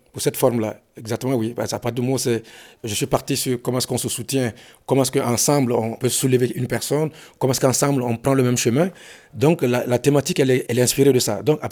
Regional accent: Burkina Faso; moi, en tant que Burkinabé, je ne peux pas vendre mon diamant directement.

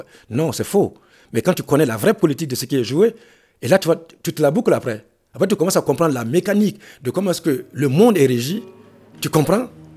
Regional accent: Burkina Faso; moi, en tant que Burkinabé, je ne peux pas vendre mon diamant directement.

